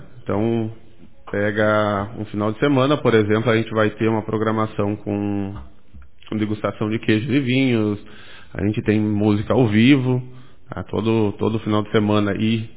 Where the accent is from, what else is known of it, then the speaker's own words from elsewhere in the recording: Iraí, Rio Grande do Sul, Brazil; Para mim, iraiense, nasci, cresci em Iraí, tive um tempo fora